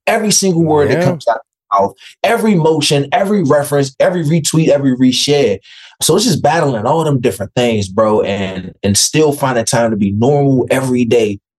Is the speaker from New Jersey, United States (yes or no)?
no; Washington, District of Columbia, United States; I grew up in Washington, D.C. I grew up in a very poor, crime-riddled, violence-riddled neighborhood, drug-infested, the whole nine.